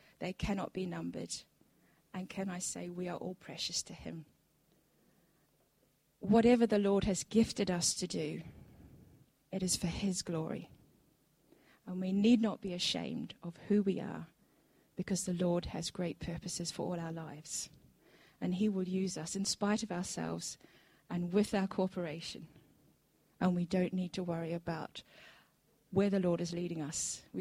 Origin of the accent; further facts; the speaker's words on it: New Zealand; So even though I'm a New Zealander, I'm starting to look for greenery.